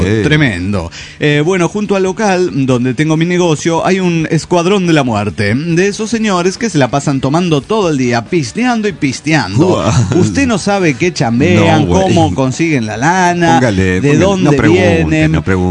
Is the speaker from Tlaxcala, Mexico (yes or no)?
yes; Tlaxcala, Mexico; Hola, ¿cómo están? … de Tlaxcala, México.